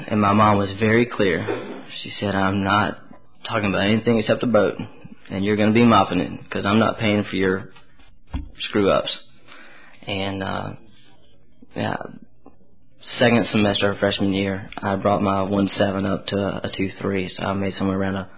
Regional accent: Alabama, United States; Yeah, I'm from Alabama. Give me a break.

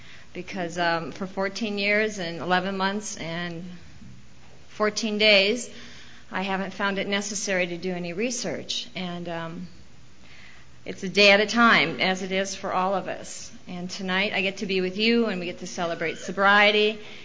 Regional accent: Iowa, United States; And I grew up in Iowa, and that was my first resentment, so I'm going there tomorrow, and I've made peace with all of that.

